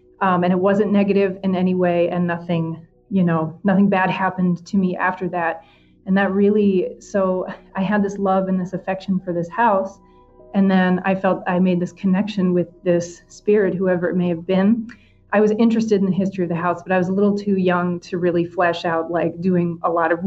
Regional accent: Maryland, United States; And I grew up in Maryland, so I had the unique opportunity to explore a lot of the abandoned and historic places that I grew up near.

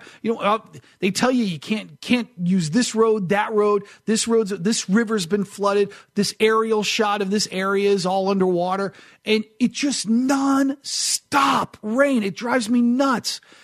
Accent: New Hampshire, United States; I didn't grow up in a place that had a lot of rain. I mean, I grew up in New Hampshire, so it would rain, and then we'd have a bunch of days of sunshine

